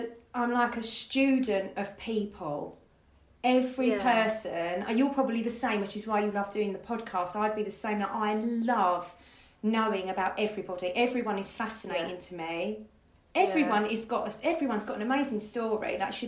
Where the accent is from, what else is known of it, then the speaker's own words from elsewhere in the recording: Grays, East of England, United Kingdom; You know, you're from Basildon, I'm from Grays.